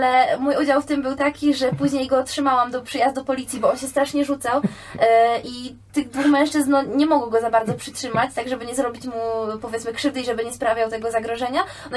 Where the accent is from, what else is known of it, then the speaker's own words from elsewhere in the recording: Gniezno, Greater Poland Voivodeship, Poland; ja pochodzę z Gniezna